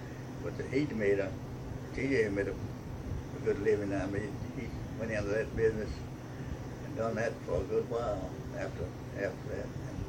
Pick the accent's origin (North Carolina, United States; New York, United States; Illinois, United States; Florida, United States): Florida, United States; Pensacola; Born in Pensacola, and went to Bala Battery in 1926.